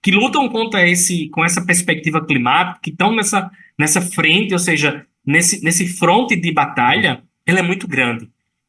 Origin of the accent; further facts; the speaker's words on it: Brazil; eu venho do Brasil, mas eu não venho da Amazônia. Eu venho de um lugar diferente. Eu venho do semiárido, um lugar que é quase invisível para essa agenda climática.